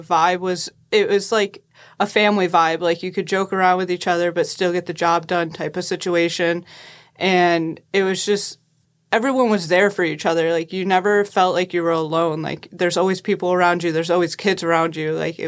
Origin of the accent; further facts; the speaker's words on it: Deansboro, New York, United States; So I'm originally from Deansboro, New York. It's about an hour away from Oneonta. I played for Waterville High School.